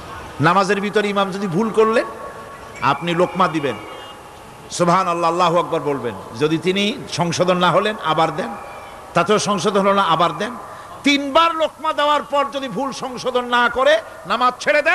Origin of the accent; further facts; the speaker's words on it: Barisal, Barisal Division, Bangladesh; born there; বরিশালে আমি যেখানে জন্মগ্রহণ করেছি, আমার এলাকায়